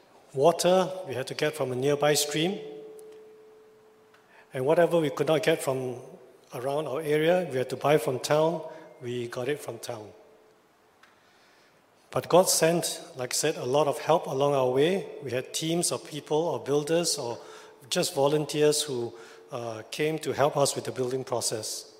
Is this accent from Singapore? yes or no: yes; Singapore; We are from Singapore. You know, Singapore, we want to move to somewhere, we just either talk to a HDB or talk to an estate agent.